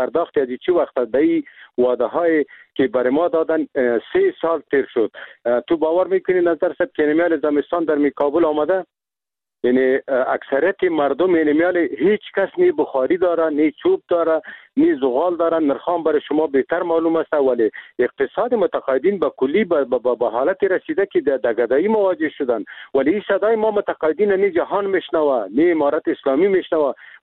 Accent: Afghanistan; ما خود مسلمان هستیم، ما افغان هستیم، از این ملت هستیم. یعنی میجا زندگی کردیم، در میجا تولد شدیم، به می خاک و به می وطن ما خدمت کردیم.

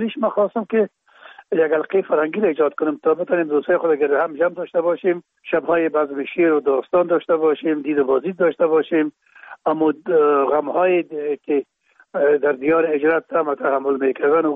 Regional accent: Kabul, Afghanistan; در کابل شهید کابل به دنیا آمدیم، اصل ما زرکخانه کابل است و خود ما چون پدر ما باز از زرکخانه به شهید انتقال شدن، اونجا در شهید کابل به دنیا آمدیم و اونجا مکتب خواندیم

